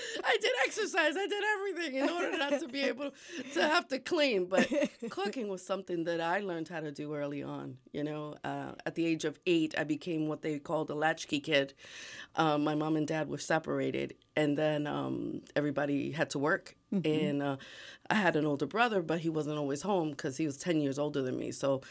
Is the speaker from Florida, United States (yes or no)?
no; New York City, New York, United States; I grew up at a time where, you know, I grew up in a big city. I grew up in New York City, and mom was like a hawk.